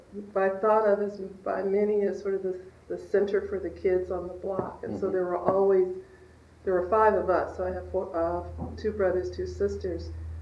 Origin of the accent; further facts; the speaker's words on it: Los Angeles, California, United States; I grew up in Los Angeles.